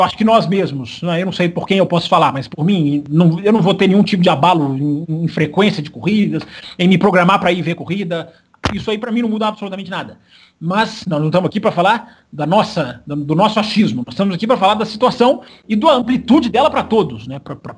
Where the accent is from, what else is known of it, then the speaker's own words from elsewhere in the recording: Brazil; porque somos brasileiros, repito, embora sejamos.